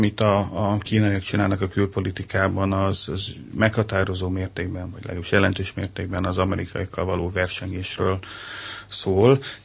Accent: Hungary; mi magyarok vagyunk

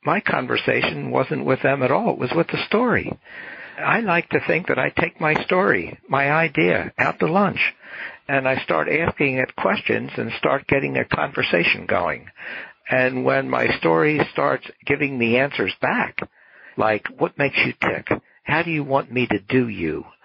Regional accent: Norristown, Pennsylvania, United States; I was at an event in the park in Norristown, my hometown in Pennsylvania, which actually became the setting for Maniac McGee

